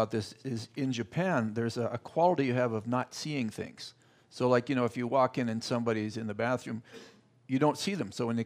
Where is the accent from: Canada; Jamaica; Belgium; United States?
Canada; I'm Canadian originally